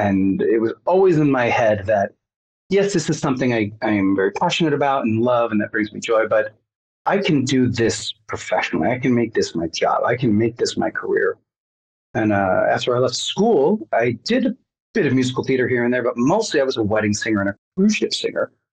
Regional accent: New Jersey, United States; I grew up in North Jersey, just across the river from Manhattan

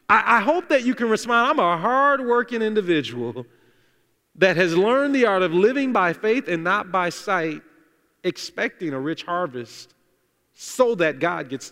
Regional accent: Detroit, Michigan, United States; I was definitely more of a city person. I grew up in Detroit, 7 Mile, Illinois area.

